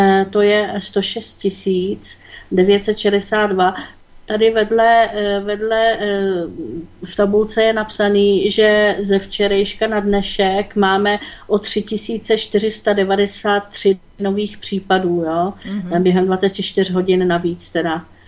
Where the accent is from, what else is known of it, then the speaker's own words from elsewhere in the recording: Prague, Czechia; ne, já jsem z Prahy